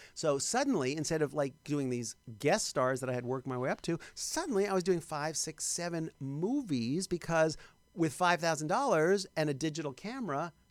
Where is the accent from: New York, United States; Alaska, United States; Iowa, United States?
New York, United States; In New York, you know what? Everybody looks like me in New York. I'm from New York. Everybody looks like me. I moved here within a week.